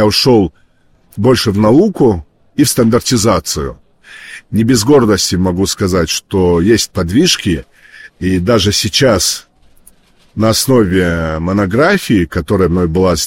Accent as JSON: {"language": "Russian", "region": "North Ossetia–Alania", "country": "Russia", "tie": "born or raised there", "said": "В регионе, откуда я родом, из Алании"}